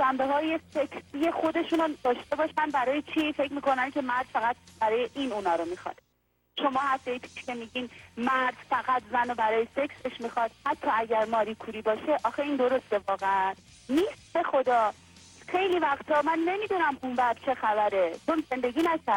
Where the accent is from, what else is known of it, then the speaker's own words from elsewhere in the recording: Iran; ما ایرانی هستیم ما یک فرهنگ چندین هزار ساله پشت سرمونه